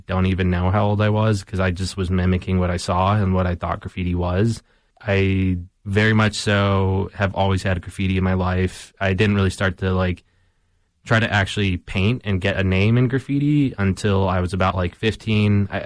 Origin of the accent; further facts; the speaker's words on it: Chicago, Illinois, United States; I'm originally from Southwest Side Chicago. I grew up painting there